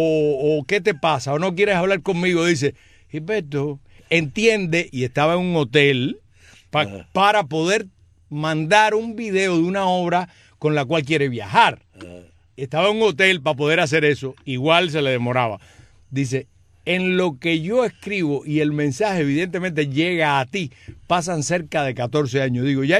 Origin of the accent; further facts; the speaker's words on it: Cuba; Eso no somos nosotros los cubanos solos.